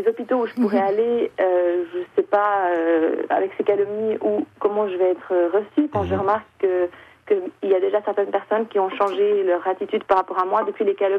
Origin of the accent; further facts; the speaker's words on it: Switzerland; Moi, je suis suisse, le papa est étranger.